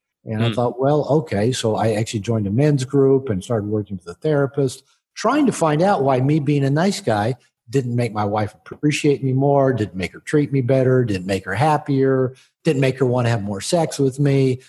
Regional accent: Seattle, Washington, United States; But yeah, I'm originally from the Seattle area. So I grew up with had a lot of Mormon friends.

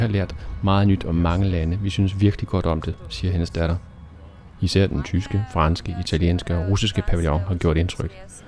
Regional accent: Kazakhstan; jeg er fra Kasakhstan.

